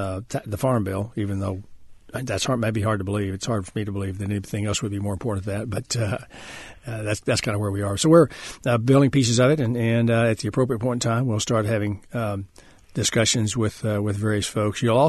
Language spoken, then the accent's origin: English; Texas, United States; I think, well, I'm a chairman from Texas.